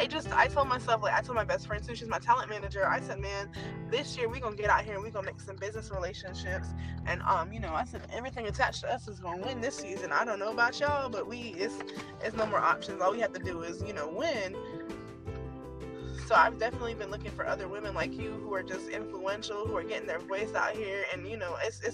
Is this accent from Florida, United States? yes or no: yes; Miami, Florida, United States; now in Marion County, United States; I'm from the Miami area, so I never experienced racism until I moved to Marion County, and it's just like crazy to me.